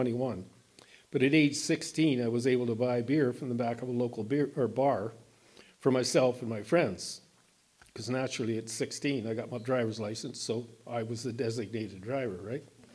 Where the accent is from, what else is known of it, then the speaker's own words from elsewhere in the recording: Tucson, Arizona, United States; I was raised in Tucson in a Catholic family, the sixth of eight kids, with a relatively normal childhood.